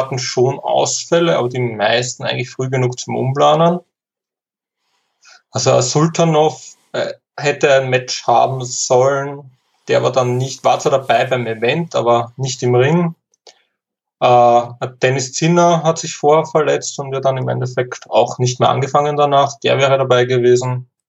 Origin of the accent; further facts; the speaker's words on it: Neunkirchen, Lower Austria, Austria; ich komme aus Neunkirchen. Wohne momentan woanders, aber ziehe wahrscheinlich eh auch wieder retour.